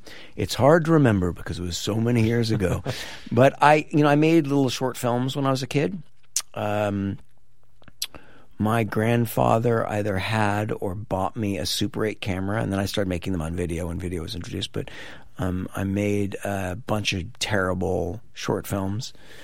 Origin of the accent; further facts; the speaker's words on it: Oregon, United States; Yes, yeah. I'm from Oregon, yeah.